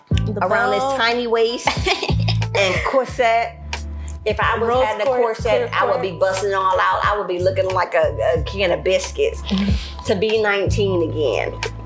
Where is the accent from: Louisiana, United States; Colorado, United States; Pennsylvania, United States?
Louisiana, United States; Baton Rouge; I'm from Baton Rouge, Louisiana, baby. I'm hoodoo through and through.